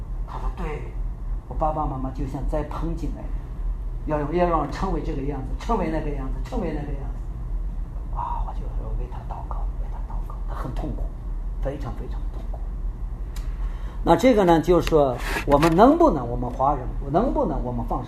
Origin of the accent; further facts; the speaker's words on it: China; 我们中国人最熟悉的一个故事，从小学的，叫做拔苗助长